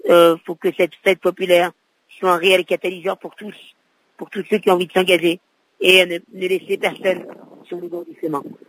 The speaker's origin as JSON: {"language": "French", "country": "France", "tie": "born there", "said": "je suis français, je suis né en France, mais mes parents sont nés en Algérie, sont dans la guerre d'Algérie."}